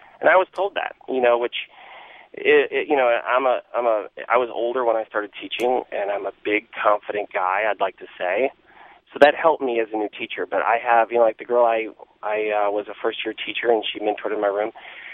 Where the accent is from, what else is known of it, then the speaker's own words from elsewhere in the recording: Austin, Texas, United States; Yes, sir. I'm from Austin, still live here, thank goodness.